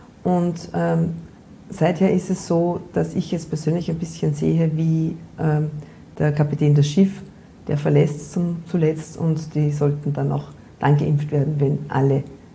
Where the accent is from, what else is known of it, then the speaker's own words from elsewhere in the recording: Austria; Bei uns in Österreich sind wir halt quasi auf on and off.